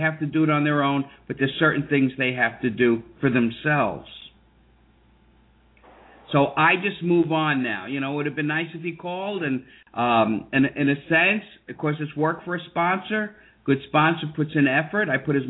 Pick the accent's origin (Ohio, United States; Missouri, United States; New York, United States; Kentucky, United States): New York, United States; I'm from New York, had been up in the Trade Towers, had gone, you know, the visiting kind of deal.